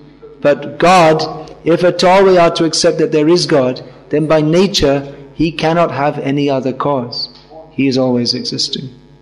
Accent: United Kingdom; You know, I come from Britain. We don't have big mountains there

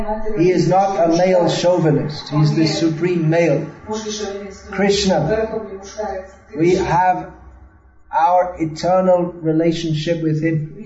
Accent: United Kingdom; I'm from Britain. I was born in Britain.

